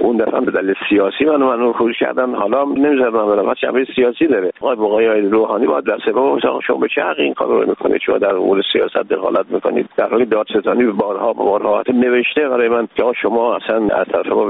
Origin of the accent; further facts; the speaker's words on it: Iran; من یه ایرانی هستم